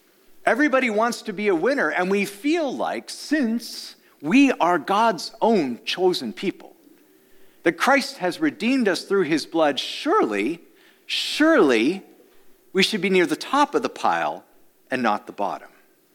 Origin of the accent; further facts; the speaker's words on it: Canada; now in United States; I grew up in Canada, which is probably why I got sent back there. Even after 19 years of foreign mission service here in the United States of America.